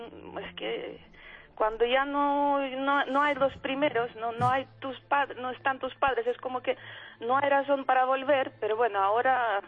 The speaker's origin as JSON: {"language": "Spanish", "town": "Kyiv", "region": "Kyiv City", "country": "Ukraine", "lives_now": "Calzada de Calatrava, Spain", "said": "no, soy de Kiev."}